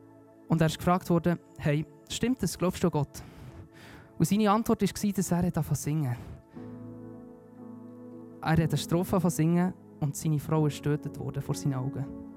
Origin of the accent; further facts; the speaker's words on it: Spiez, Bern, Switzerland; Ich bin in Spiez aufgewachsen, wunderschön